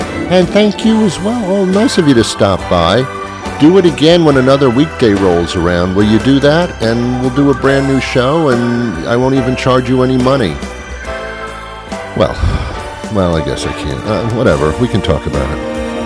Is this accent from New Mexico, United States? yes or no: no; New York, United States; I mean I'm from New York as you are, and New York's a very different place because there everybody lives with cultures every day and they embrace it.